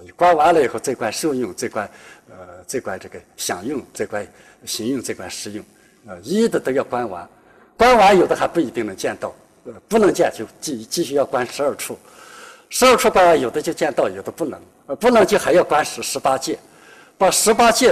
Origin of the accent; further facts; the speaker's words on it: China; 我们中国人一般认为是只要注意呼吸了就能入定